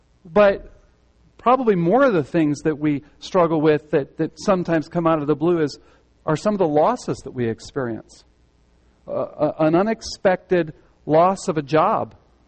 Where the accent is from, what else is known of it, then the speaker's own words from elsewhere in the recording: Midwest, United States; I grew up in the Midwest. We kind of moved around a little bit, but both of us, very Midwestern.